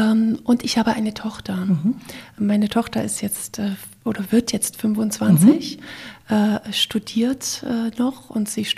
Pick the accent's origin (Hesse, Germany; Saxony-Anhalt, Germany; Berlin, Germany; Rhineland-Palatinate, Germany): Saxony-Anhalt, Germany; Dessau; Und ich bin in Dessau groß geworden. Dessau ist die Stadt und ich bin auf einem Dorf kurz vor der Stadt groß geworden. Ich sage immer Dessau. Es ist Dessau-Waldersee, ist sozusagen ein Ortsteil, also sehr, sehr dörflich.